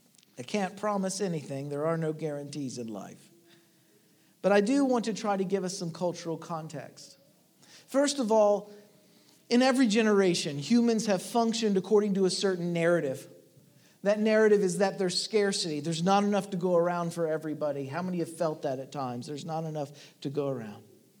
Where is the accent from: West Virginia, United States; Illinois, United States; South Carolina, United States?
West Virginia, United States; Now, I grew up in Appalachia. I was born and raised not in Virginia, but in West Virginia.